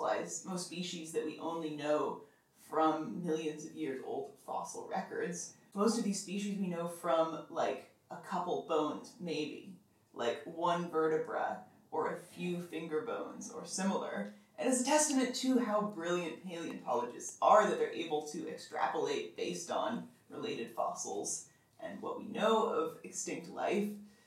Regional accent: Bozeman, Montana, United States; I mean, I'm from Montana, which is sort of dinosaur country. It's the town I grew up in, Bozeman, has one of the most significant sort of paleontology centers in the United States.

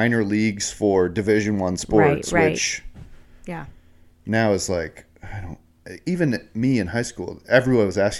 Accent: Liberty, United States; I grew up in Liberty, so I graduated with 560 kids in my class.

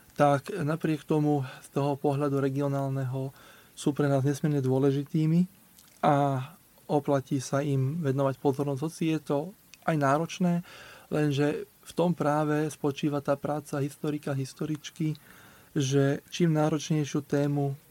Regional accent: Gemer, Slovakia; keďže pochádzam z Gemera

